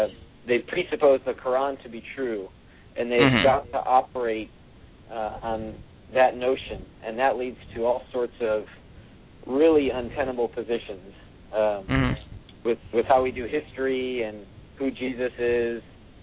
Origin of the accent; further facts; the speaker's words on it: Chicago, Illinois, United States; And I am from the Chicago area, and that's where I currently reside.